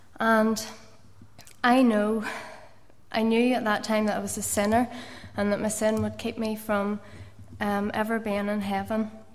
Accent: Ballymena, Northern Ireland, United Kingdom; I was born and brought up in Ballymena, or as you say in Korean, born and reared in Ballymena. I was the eldest of four children

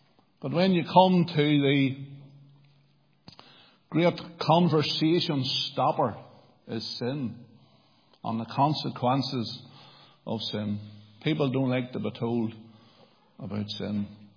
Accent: Lurgan, Northern Ireland, United Kingdom; We are all from Lurgan after all. We're a wee bit crooked anyway.

